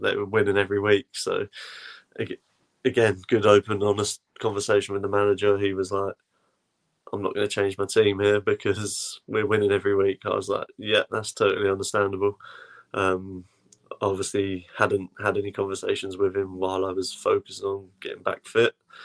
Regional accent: England, United Kingdom; The biggest stadium, the best stadium that you can possibly play at as an English person, in front of 40,000 people.

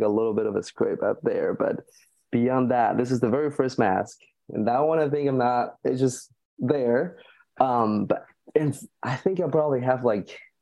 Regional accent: Argentina; born or raised there; moved away as an adult

